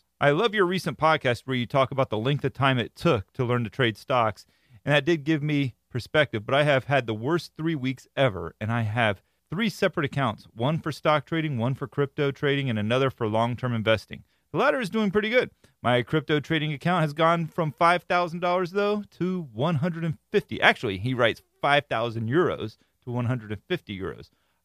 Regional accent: Ireland; Now, I'm actually Irish myself

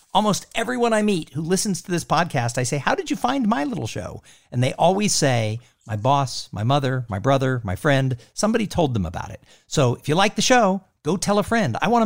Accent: Los Angeles, California, United States; I grew up in Los Angeles, 14 miles from Hollywood.

